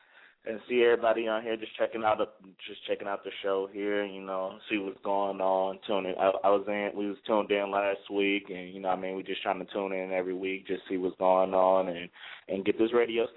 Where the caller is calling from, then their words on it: Twin Cities, Minnesota, United States; Yo, this is … I'm calling from the Twin Cities, Grind City Boys all day.